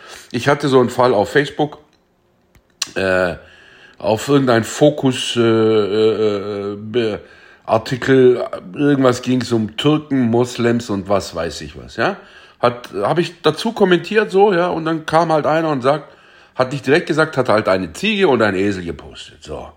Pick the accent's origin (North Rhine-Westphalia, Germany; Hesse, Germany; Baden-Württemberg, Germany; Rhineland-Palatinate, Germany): Baden-Württemberg, Germany; Kirchheim unter Teck; also ich bin ja hier geboren in Deutschland, um genau zu sagen, in Kirchheim-Teck, dass es auch mein Land ist. Ja, also ich bin hier geboren, ich kenne das ja nicht anders. Ich bin nicht in der Türkei geboren, ich bin kein Einwanderer, ich bin hier geboren.